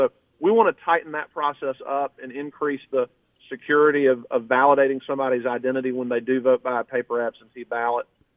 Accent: Columbus, United States; And in my hometown of Columbus, we had a situation 4 years ago where a lady showed up at the office with 19 absentee ballots.

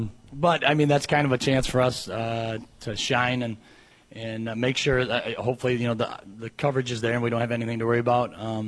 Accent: Jackson, Michigan, United States; I work kind of from home. I'm originally from Jackson, so I'm in Jackson all day long, all the time.

